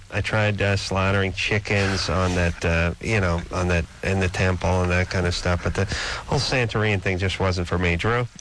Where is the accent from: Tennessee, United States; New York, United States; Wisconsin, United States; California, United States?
California, United States; North Hollywood; Because I remember the same pressures growing up in North Hollywood.